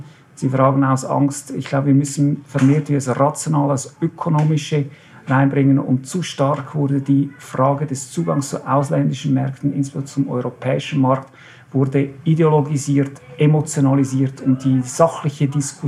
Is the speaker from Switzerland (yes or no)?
yes; Switzerland; Meine Mutter ist gebürtige Österreicherin, ist nach dem Zweiten Weltkrieg hierher gekommen, hat hier meinen Vater kennengelernt, sind wieder ausgewandert, wieder zurückgekommen. Das heißt, ich bin eigentlich überzeugter Schweizer, aber aufgrund meiner teilösterreichischen Herkunft